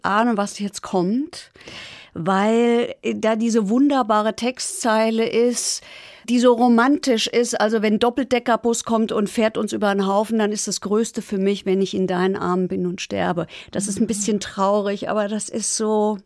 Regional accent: Hesse, Germany; accent: Frankfurt dialect; Ich kann es nicht so richtig gut, weil meine Eltern nicht aus Frankfurt sind, aber ich erwische mich, wenn kein Mikrofon an ist, dabei, dass ich spreche Frankfurterisch.

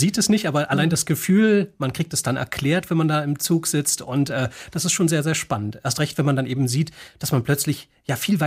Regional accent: Thuringia, Germany; Aber ich bin ja Thüringer, ich trinke natürlich den Thüringer Kräutertee.

